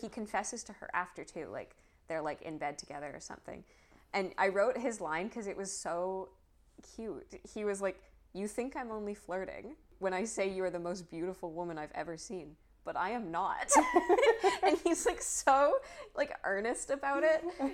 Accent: British Columbia, Canada; as the Canadian Vancouver Island person that you're claiming to be, it's perfectly normal.

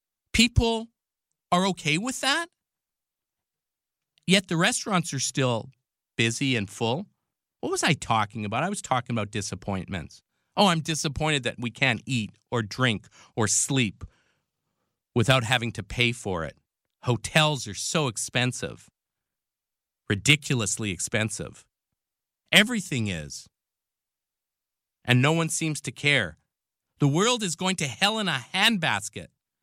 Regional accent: Canada; I'm just some Canadian kid who's just trying to learn about the world

